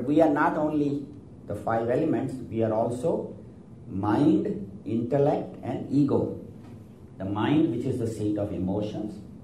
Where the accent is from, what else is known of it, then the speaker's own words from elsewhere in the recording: India; English is a second language; I'm a male, I'm a physician, I'm from India.